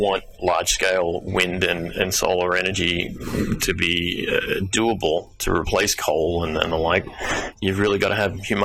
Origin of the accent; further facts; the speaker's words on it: Australia; I grew up in Australia, so there's solar panels on every roof